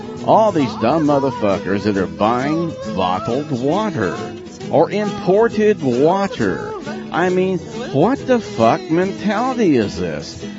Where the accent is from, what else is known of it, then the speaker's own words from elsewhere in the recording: Dallas, Texas, United States; In my hometown of Dallas, there's a place that has a place that it looks kind of like one of those Dutch windmill kind of things